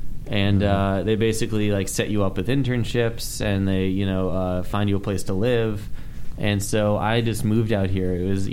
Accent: Northampton, Massachusetts, United States; I grew up in Western Massachusetts.

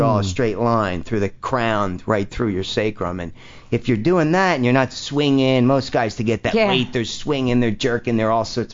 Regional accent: Trenton, New Jersey, United States; I grew up in Trenton, New Jersey as a kid.

